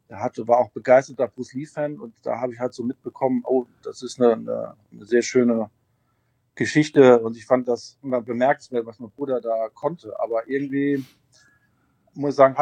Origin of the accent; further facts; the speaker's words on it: Völklingen, Saarland, Germany; born there; Ich bin im Saarland geboren, in Völklingen